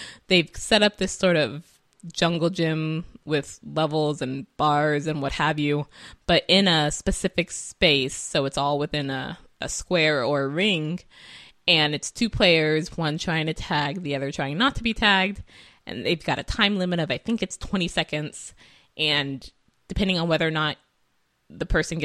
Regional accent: California, United States; And again, I'm from California and it's the summer and this is fire season and we always have fires in California in the summer.

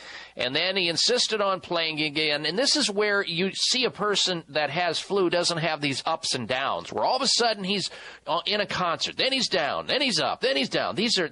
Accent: Illinois, United States; My wife was born there. I'm from the Midwest. Grew up about 5 miles from this hospital. Know it really well, that area.

